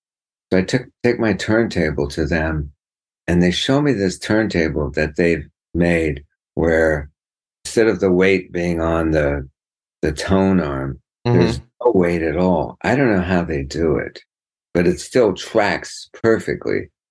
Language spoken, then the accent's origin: English; Redondo Beach, California, United States; also born or lived in Minnesota; I grew up in Redondo Beach, right?